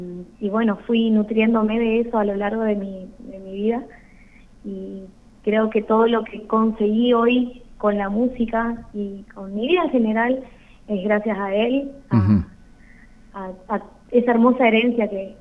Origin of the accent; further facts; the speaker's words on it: San Miguel, Corrientes, Argentina; now in Corrientes, Argentina; soy de San Miguel, nací ahí, me malcrié ahí también. Hace 4 años y medio más o menos que me mudé a Corrientes Capital para estudiar. Y desde ahí que estoy viviendo en Corrientes, pero sí, tengo el corazón y el alma sanmigueleña.